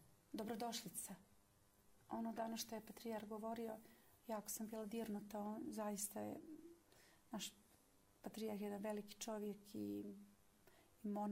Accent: Montenegro; Jer ja dolazim iz Crne Gore

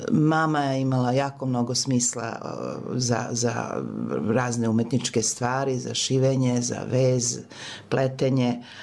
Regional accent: Kragujevac, Šumadija, Serbia; also born or lived in Belgrade; Ja sam rođena u Kragujevcu, tamo sam završila osnovnu školu i gimnaziju, onda sam došla u Beograd na studije.

